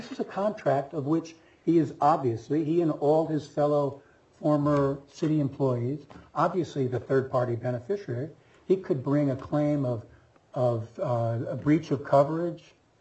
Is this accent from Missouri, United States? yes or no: no; Brooklyn, New York, United States; I'm from Brooklyn.